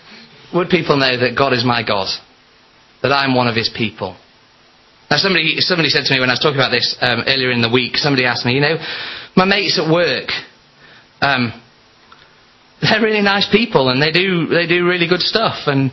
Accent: Scotland, United Kingdom; It was a slightly frustrating game as a Scotsman because we could have had it.

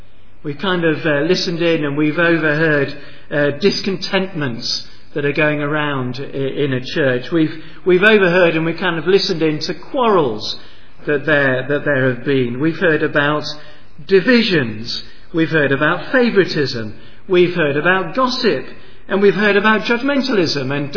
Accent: United Kingdom; we're shy and we're British, and that's just not the sort of thing that you

